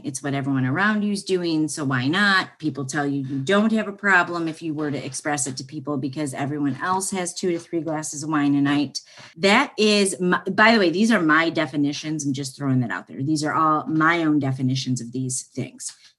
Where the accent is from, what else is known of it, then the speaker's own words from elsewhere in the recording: Midwest, United States; I'm from the Midwest. I say pop. I understand it's soda around the rest of the country.